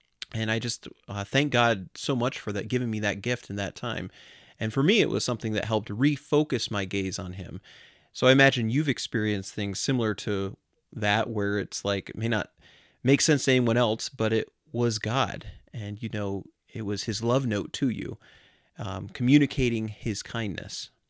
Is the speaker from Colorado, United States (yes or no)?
yes; Colorado, United States; But growing up in Colorado, there were not a lot of birds that we had.